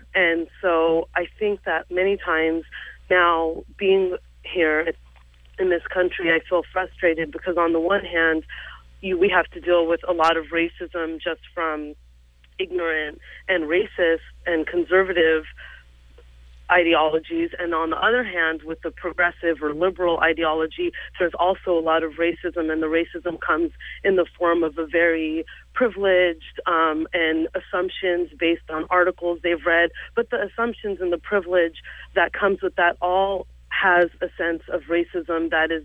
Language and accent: English; United States; living in this country, being American, born here, but also being Muslim